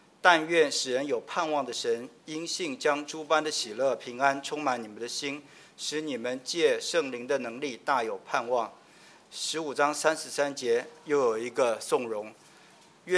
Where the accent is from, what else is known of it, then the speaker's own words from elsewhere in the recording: Taiwan; 我从台湾来的，台湾有个地方美食叫做猪血糕，那很多在台湾长大都会吃那个东西，蘸个酱吃，很好吃的。